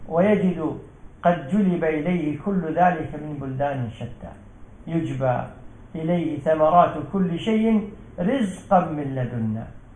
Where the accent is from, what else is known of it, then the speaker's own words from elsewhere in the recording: United Arab Emirates; على بلدنا الإمارات خاصة وعلى سائر البلاد